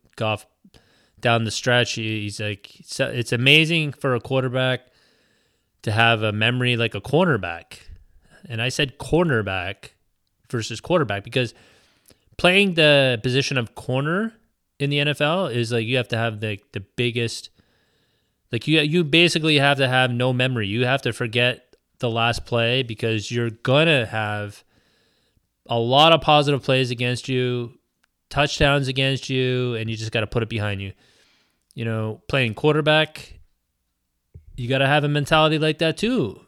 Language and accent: English; Canada; I'm Canadian, and obviously I get two Thanksgivings because I enjoy the American Thanksgiving so much as well.